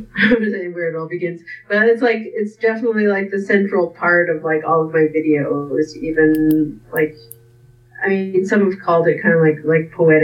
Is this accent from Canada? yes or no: yes; Saskatoon, Saskatchewan, Canada; I come from Little Pine First Nation, which is in sort of like near North Battleford in Saskatchewan. And I grew up in Saskatoon, Saskatchewan.